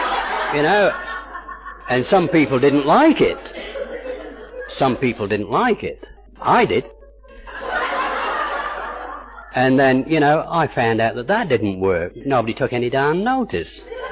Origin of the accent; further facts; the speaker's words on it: Manchester, North West England, United Kingdom; And like Judith, you know, I came from Manchester too.